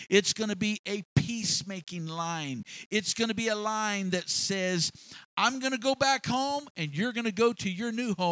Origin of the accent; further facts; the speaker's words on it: Bakersfield, California, United States; I come from Bakersfield area, the Kern River, and when that river is mighty and raging and you want to get across it